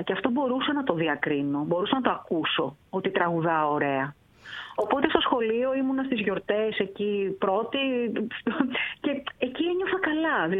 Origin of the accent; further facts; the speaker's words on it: Athens, Attica, Greece; also born or lived in Heraklion, Crete; Εγώ γεννήθηκα στην Αθήνα και έζησα εδώ στην Αγία Παρασκευή και στο Χολαργό μέχρι τα 12. Και 12 χρονών φύγαμε και πήγαμε στην Κρήτη. Στον τόπο του πατέρα μου.